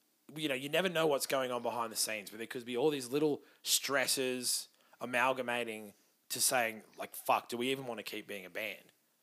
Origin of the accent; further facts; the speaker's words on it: Australia; So it's just a weird time for me musically as an Australian music fan